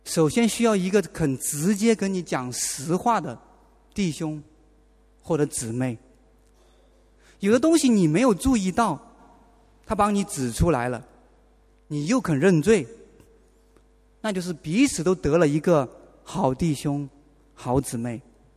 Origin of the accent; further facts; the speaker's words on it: China; 一般来讲呢，我们中国人呢是很怕当面对质的